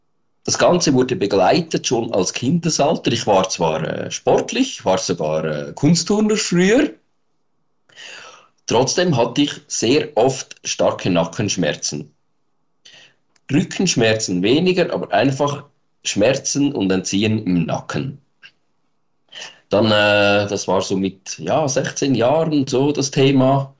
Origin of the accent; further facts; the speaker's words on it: Aargau, Switzerland; ich komme aus der Schweiz, wie man hört, aus dem schönen Kanton Aargau. Bin 50 Jahre alt geworden dieses Jahr